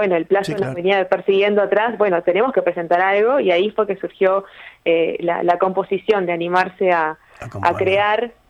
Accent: Montevideo, Uruguay; born there; now in Tacuarembó, Uruguay; Que soy nacida en Montevideo, ya hace unos casi 5 años que vivo en estas tierras.

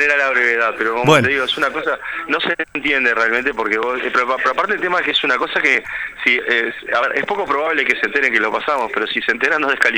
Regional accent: Colón, Montevideo, Uruguay; Me crié en Colón y...

